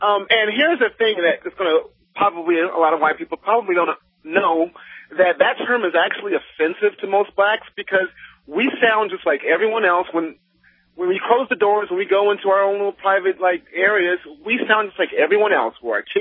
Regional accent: California, United States; I'm from the Bay Area, and when it came out in 96, the Oakland School Board is the people who put this in the mainstream

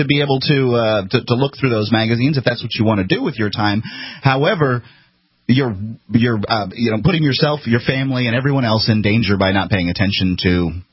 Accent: Bradenton, Florida, United States; and I'm from Bradenton, Florida.

